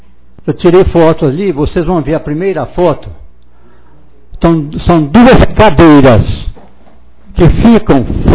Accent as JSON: {"language": "Portuguese", "town": "Conceição da Barra de Minas", "region": "Minas Gerais", "country": "Brazil", "tie": "born there", "said": "Eu tenho 77 anos de idade … sou nascido em Conceição da Barra de Minas"}